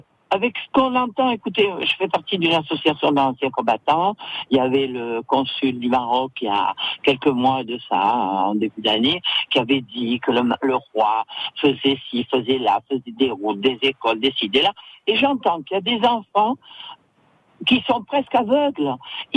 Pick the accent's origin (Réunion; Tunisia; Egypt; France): Tunisia; born there; Moi, personnellement, je suis née en Tunisie il y a 74 ans.